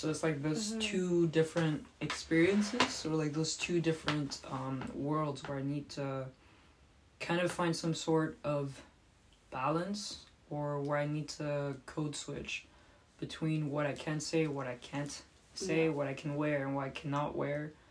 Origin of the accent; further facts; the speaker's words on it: Rwanda; also born or lived in Kenya; I come from Rwanda, so in East Africa